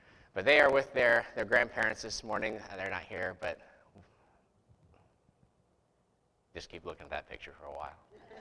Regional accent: Delphi, Indiana, United States; My wife Candace, sitting over there in the yellow. We are from Delphi, Indiana

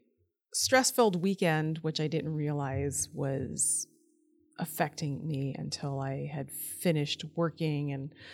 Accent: United States; And, you know, growing up in America, we were used to watching American films that had a plot.

